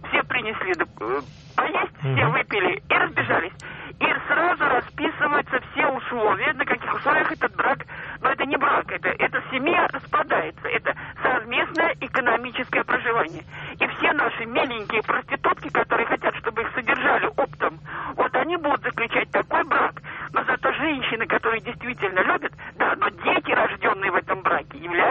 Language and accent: Russian; Saint Petersburg, Russia; я из Петербурга.